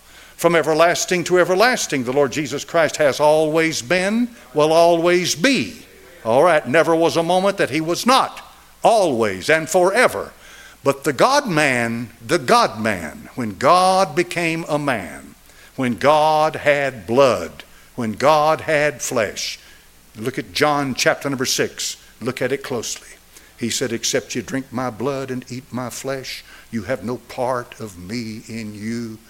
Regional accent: Tennessee, United States; And I'm from East Tennessee.

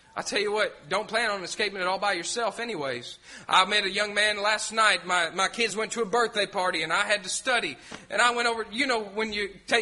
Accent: Knoxville, Tennessee, United States; And I said, well, I'm actually not from here. I'm from Knoxville.

